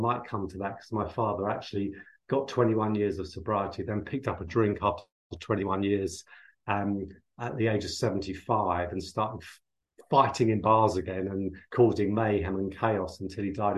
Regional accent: England, United Kingdom; also born or lived in Dublin; Because we left Dublin to come to England when I was about 3 years old

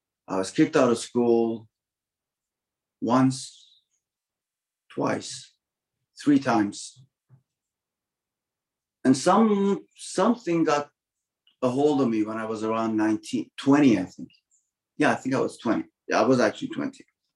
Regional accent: Toronto, Ontario, Canada; I lived in Toronto, and I grew up in Scarborough partly, and in the West End of Toronto.

